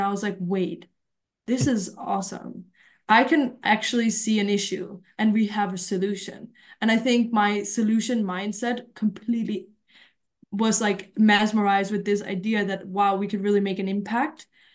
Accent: Denmark; So I'm originally from Denmark, a very, very small town. I think that we have now maybe reached 80,000 people.

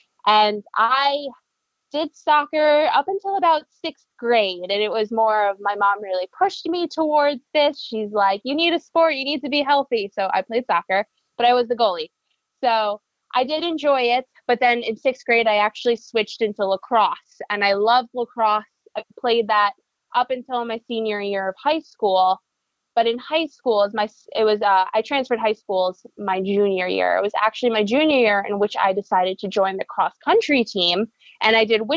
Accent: New York, United States; I am originally born in New York. My parents are still in downstate New York. We're from Putnam County, so about 45 minutes north of New York City.

